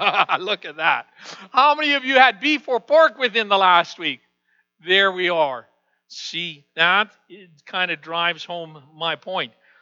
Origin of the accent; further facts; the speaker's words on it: the Prairies, Canada; it's somewhat difficult for us as Canadian prairie people.